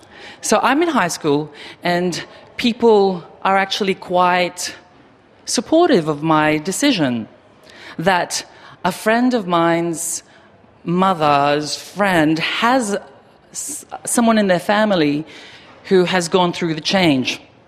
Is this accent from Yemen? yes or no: no; Philippines; And I grew up in the Philippines